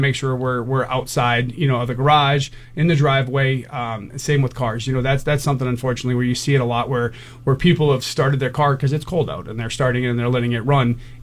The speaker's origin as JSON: {"language": "English", "region": "Massachusetts", "country": "United States", "moved": "yes", "said": "Actually from the East Coast, right outside of Boston, and I moved here in early 2000s."}